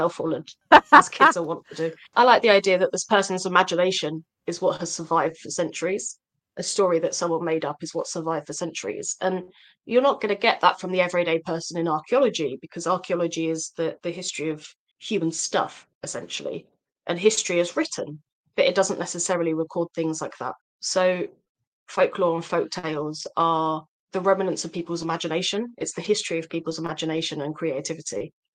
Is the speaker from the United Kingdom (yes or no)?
yes; London, United Kingdom; And growing up near London, we were very lucky with that.